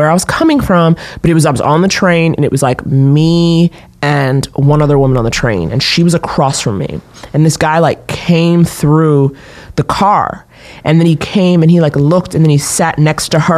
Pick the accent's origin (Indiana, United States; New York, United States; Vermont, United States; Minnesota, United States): New York, United States; I mean, growing up in New York, there have been a lot of creepy jeepies.